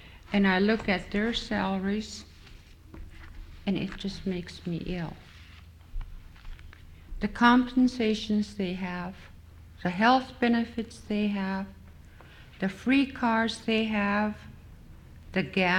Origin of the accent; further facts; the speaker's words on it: Angoon, Alaska, United States; belong to the Kutznu Corporation, which is in Angoon, Alaska, my hometown and the village where I was born.